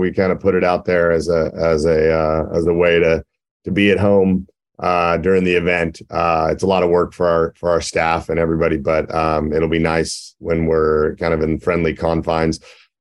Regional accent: Orinda, California, United States; I grew up in Orinda. And I was a baseball player, and tennis were kind of my two major sports.

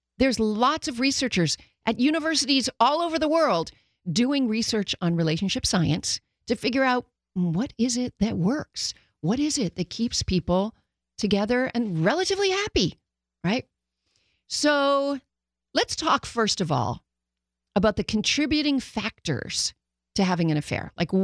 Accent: Canada; Hello, Canada. You know I'm Canadian too.

